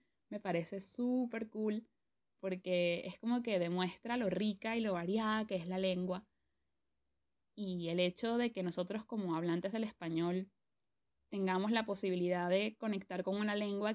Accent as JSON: {"language": "Spanish", "country": "Venezuela", "accent": "Venezuelan", "lives_now": "Spain", "said": "nos damos cuenta de tantas vainas que pensamos que son del español general, que en realidad son de nuestro dialecto venezolano."}